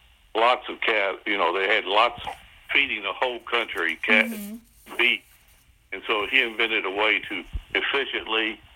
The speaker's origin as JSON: {"language": "English", "region": "Texas", "country": "United States", "said": "And we moved every year. And at one time, I had been in 12 schools in 13 years. Wow. But we always considered ourselves Texans."}